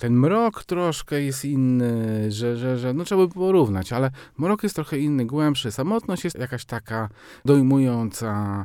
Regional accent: Warmian-Masurian Voivodeship, Poland; I chyba rzeczywiście taka jest dzisiaj nasza tożsamość warmińska tak naprawdę. Jeżeli odrzucimy jakieś tam biograficzne kwestie i jakby takie, kim jesteśmy na co dzień jako Warmiac

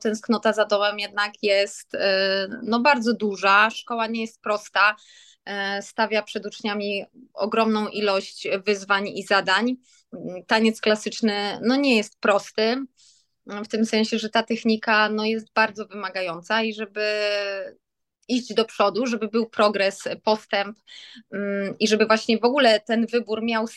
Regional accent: Wrocław, Lower Silesian Voivodeship, Poland; pochodzę z Wrocławia, a uczyłam się w szkole baletowej w Warszawie. Jestem jedynaczką

